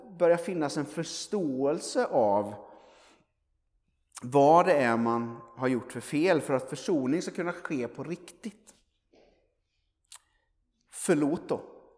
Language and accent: Swedish; Aneby, Jönköping County, Sweden; Jag kommer från Aneby som har ungdomsmöten typ varje helg. Eller hade när jag var liten i alla fall.